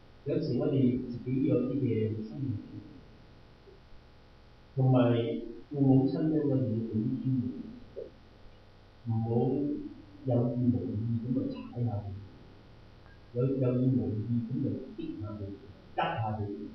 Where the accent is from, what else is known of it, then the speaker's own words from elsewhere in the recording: Guangdong, China; 可能我哋廣東人比較少啲